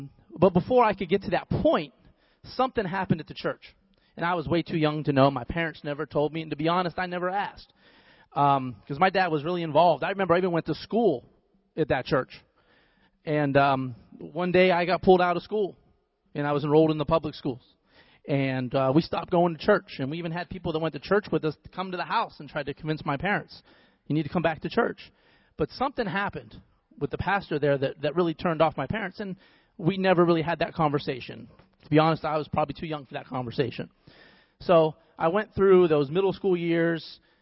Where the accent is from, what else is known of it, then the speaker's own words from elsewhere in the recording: Youngstown, Ohio, United States; I'm from Youngstown, Ohio. So just for you, for all my Ohio people, OH!